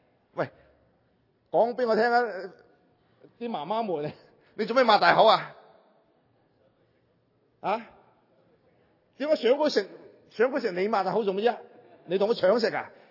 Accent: China; 我们中国人很多时候说我们每天要做灵修

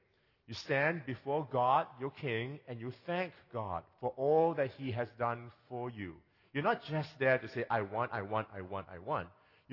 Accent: Singapore; now in Canada; I come from Singapore, and there's snow, one word.

